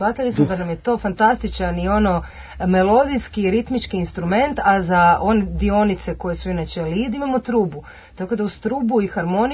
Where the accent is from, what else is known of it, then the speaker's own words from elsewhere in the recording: Croatia; tu sam se kao Hrvatica fantastično uklopila. Sva sreća pijamo na engleskom pa se ne čuje da srpski ne znam ni beknut